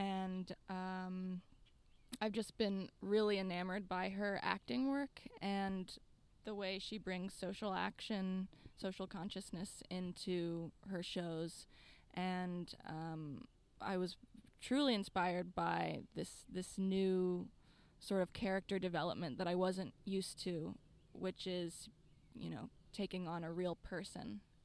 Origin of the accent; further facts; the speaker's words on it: Charlottesville, Virginia, United States; Okay. Well, I grew up here in Charlottesville. My family moved to the area when I was about 3. Now I'm 22, so you could do the math about there.